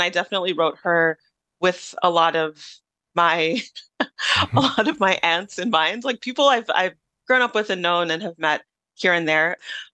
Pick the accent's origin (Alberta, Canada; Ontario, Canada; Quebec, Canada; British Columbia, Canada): Ontario, Canada; Toronto; growing up in the Toronto area, Nigerian Canadian, and being in the community